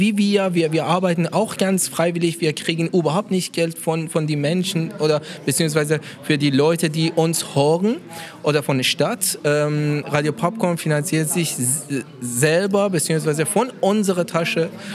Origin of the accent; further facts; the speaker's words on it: Iran; now in Germany; ich komme aus dem Iran. Seit 5 Jahren bin ich in Deutschland.